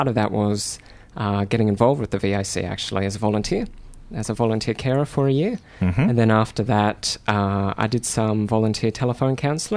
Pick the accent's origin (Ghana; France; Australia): Australia; Rockhampton, Queensland; I grew up in Queensland, so not from Victoria. Grew up in a small town called Rockhampton.